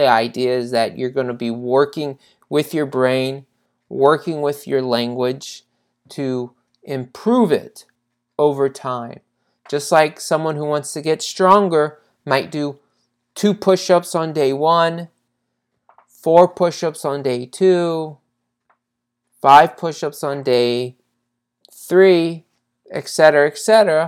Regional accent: Cincinnati, Ohio, United States; We are now recording from Cincinnati, Ohio, my hometown. I am now back in Cincinnati

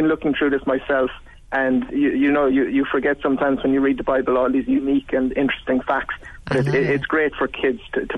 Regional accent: Ireland; Yes, we claim him as Irish.

